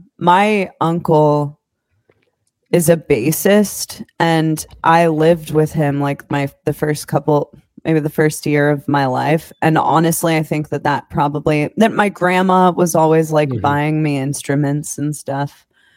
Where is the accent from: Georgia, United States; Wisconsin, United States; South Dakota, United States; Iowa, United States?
Iowa, United States; Des Moines; I'm from Des Moines, Iowa.